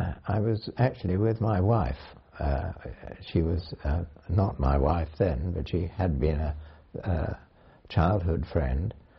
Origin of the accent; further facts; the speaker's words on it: Weybridge, South East England, United Kingdom; born there; I was born in Surrey, at Weybridge, in 1920.